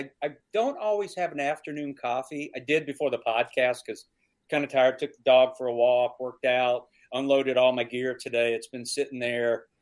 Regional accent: the South, United States; because I grew up in the South like you guys.

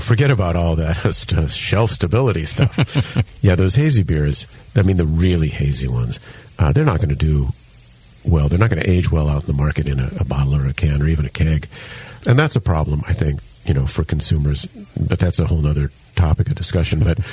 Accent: Hilo, Hawaii, United States; you know, I grew up in Hilo, Hawaii, and a friend of mine, Bob, puts on the Hilo Beer Fest

